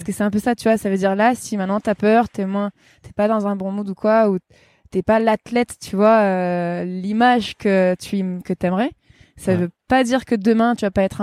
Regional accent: Digne-les-Bains, Provence-Alpes-Côte d'Azur, France; Moi, du coup, j'ai grandi à Digne-les-Bains.

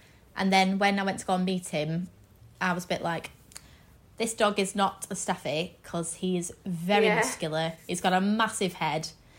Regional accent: Darwen, North West England, United Kingdom; I'm from a little tiny area that's like in between Preston and Manchester. To say that my hometown's Darwin.

